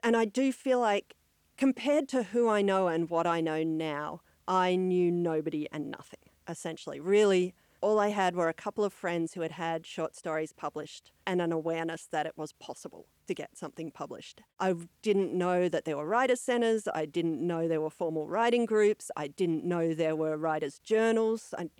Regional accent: Canberra, Australian Capital Territory, Australia; moved away as an adult; also born or lived in San Francisco; now in Melbourne, Australia; I grew up in Canberra where that was not a thing. And I lived there till I was 27 and then moved to San Francisco

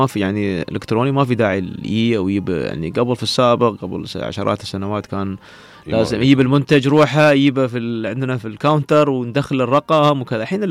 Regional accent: Dubai, United Arab Emirates; عندنا في دبي

